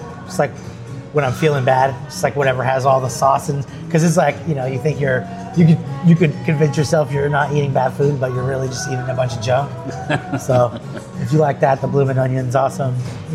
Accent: Texas, United States; Yeah, so, I come from South Texas and big diner culture.

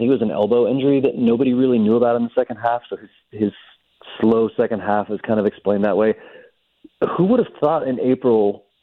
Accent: Texas, United States; because you already mentioned I'm from Texas.

